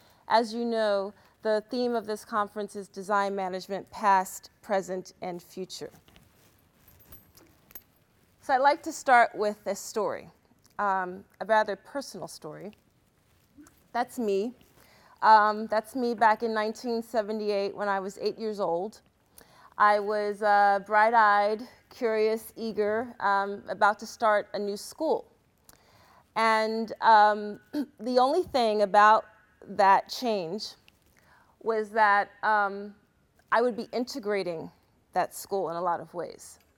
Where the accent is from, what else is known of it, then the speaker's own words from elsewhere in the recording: United States; I'm from the United States.